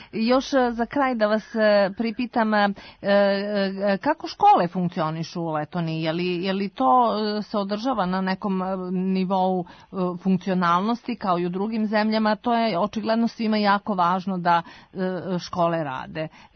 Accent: Serbia; Srba ima širom sveta, nema mesta na planeti gde nas nema.

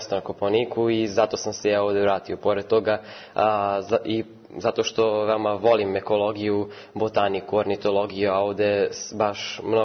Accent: Vršac, Vojvodina, Serbia

